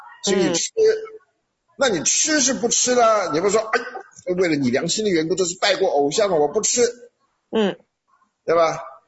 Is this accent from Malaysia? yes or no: no; Taiwan; 这个我们从台湾来，我们知道的很清楚，那个邪灵是非常猖獗的